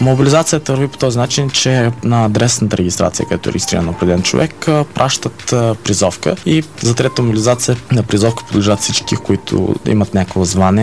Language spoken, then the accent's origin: Bulgarian; Odesa Oblast, Ukraine; и е дори от моето село, откъдето съм, и оттам се взимат хора